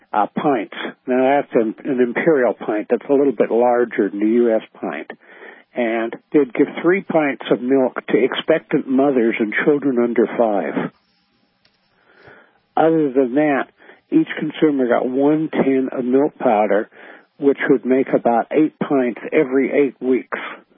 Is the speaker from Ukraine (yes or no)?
no; England, United Kingdom; born there; I was born in England